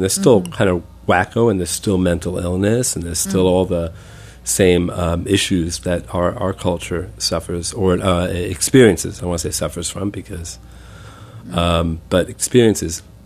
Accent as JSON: {"language": "English", "country": "United States", "tie": "born or raised there", "said": "Really, as an American who grew up in an Italian-American kind of neighborhood, and also, I have family in Brooklyn, and, you get the story."}